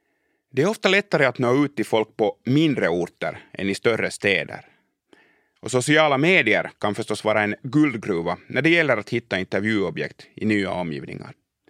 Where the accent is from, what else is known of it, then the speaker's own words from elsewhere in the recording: Finland; Jag märker också snabbt att det finns fördelar med att komma från Finland.